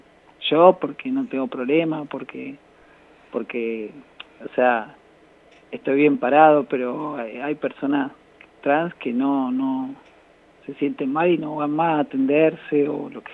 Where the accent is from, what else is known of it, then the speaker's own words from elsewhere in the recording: Caleufú, La Pampa, Argentina; cuando yo era chico, vivía en un pueblo, Caloufú, yo nací en Caloufú, y era muy chiquito y bueno, muy cerrado